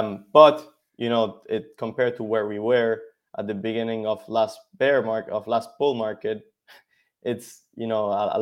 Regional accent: Venezuela; I'm originally from Venezuela.

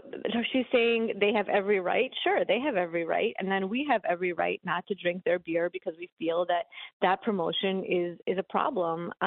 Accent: Brooklyn, New York, United States; I grew up in New York City. I grew up in Brooklyn.

